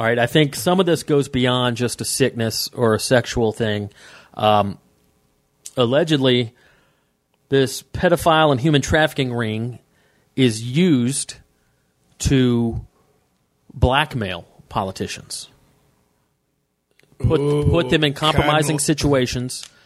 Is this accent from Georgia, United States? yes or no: yes; Atlanta, Georgia, United States; 16th and 17th I'll be in my hometown, Atlanta, Georgia, at the Relapse Theater.